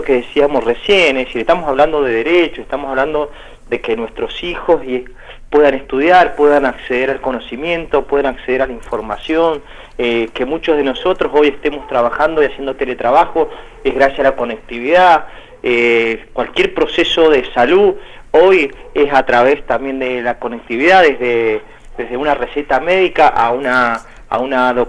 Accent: Mendoza, Argentina

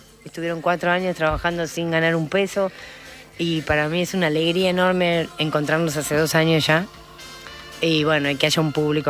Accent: Buenos Aires, Argentina; Yo soy de, en realidad nací en Boedo y viví en Villalugro

